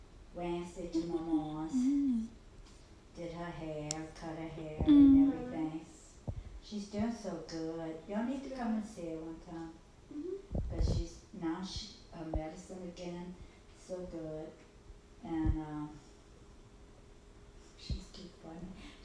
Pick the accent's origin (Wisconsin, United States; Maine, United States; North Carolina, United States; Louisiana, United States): Louisiana, United States; Belrose; also born or lived in Pankaville, Louisiana; I was born in Pankaville, Louisiana, at a little hospital called St. Elizabeth's. And I grew up on a plantation, and the name of it was Sweet Home Plantation. That was in Belrose, Louisiana.